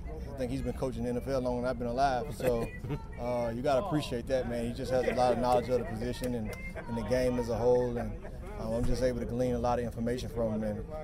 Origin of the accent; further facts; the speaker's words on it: Mississippi, United States; now in New Orleans, United States; I grew up in Mississippi, so I mean, I went far away